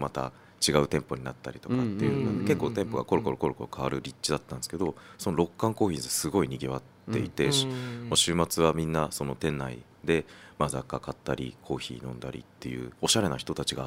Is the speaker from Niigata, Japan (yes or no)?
no; Naha, Okinawa, Japan; 地元は、はい、本社もあるんですけど首里に、那覇市首里になります。